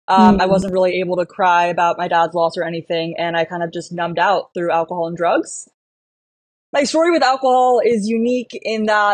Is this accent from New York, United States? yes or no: yes; Manhattan, New York, United States; I grew up in Manhattan, born and raised, Upper East Side girly.